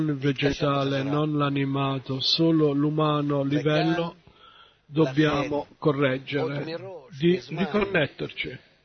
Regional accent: Madrid, Community of Madrid, Spain; Italian is a second language; vengo da Madrid.

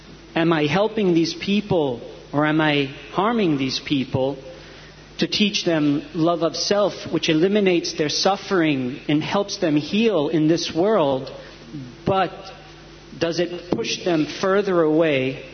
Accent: Tampa, Florida, United States; from Tampa, Florida.

